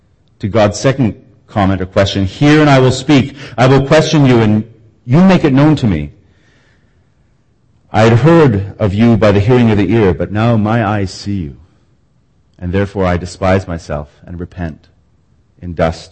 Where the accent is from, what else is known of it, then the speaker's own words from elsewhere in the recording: Victoria, British Columbia, Canada; For me, it's the smell of the sea when I get off the ferry from Vancouver to Victoria, my hometown.